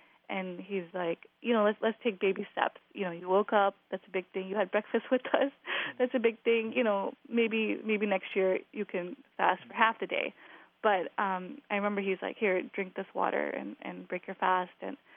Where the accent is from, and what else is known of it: Glendale Heights, Illinois, United States